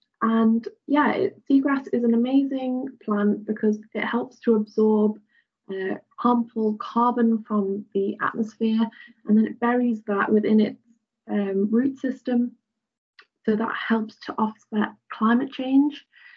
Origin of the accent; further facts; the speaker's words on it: Isle of Man; So, as I've mentioned, I grew up in the Isle of Man. We're a really small island.